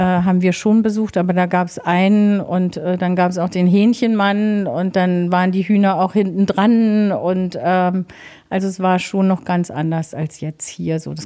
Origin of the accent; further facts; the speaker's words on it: Medellín, Antioquia, Colombia; ich bin mit 4 Jahren, haben meine Eltern mich mitgenommen nach Kolumbien. Also ich bin gar nicht in Deutschland erstmal aufgewachsen, sondern in Medellin. Und da bin ich aufgewachsen und da habe ich die Esskulturen sozusagen kennengelernt.